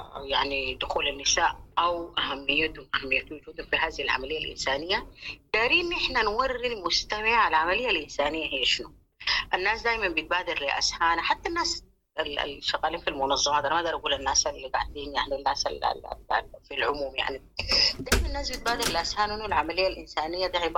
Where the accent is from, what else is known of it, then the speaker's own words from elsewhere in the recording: Sudan; إن إحنا عندنا في السودان